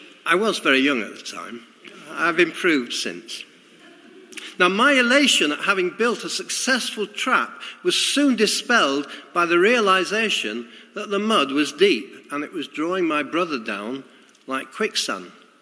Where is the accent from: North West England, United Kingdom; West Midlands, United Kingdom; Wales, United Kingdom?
North West England, United Kingdom; Cheadle Hulme; growing up in Cheadle-Hume, my younger brother and I had many adventures playing with our friends in the nearby fields